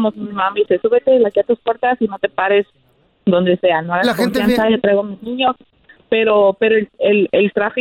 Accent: Tijuana, Baja California, Mexico; also born or lived in San Diego; Mira, yo soy nacida aquí en San Diego, pero soy criada en Tijuana.

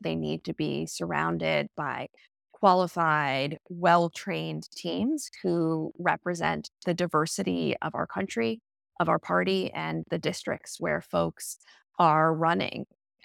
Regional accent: Florida, United States; I ended up returning to my home state and running for office. I was the Democratic nominee for U.S. Congress in Florida's 18th district in 2018.

